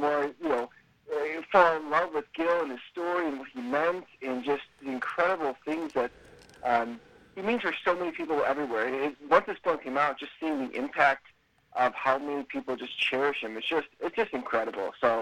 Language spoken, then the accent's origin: English; Chicago, Illinois, United States; I'm 38, so but I grew up in Chicago. I still live in Chicago.